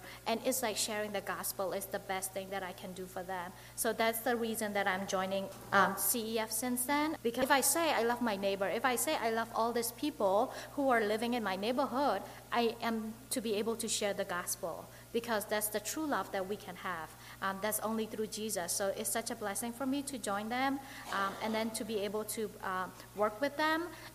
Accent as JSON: {"language": "English", "country": "Myanmar", "lives_now": "Philadelphia, United States", "said": "I am from Burma."}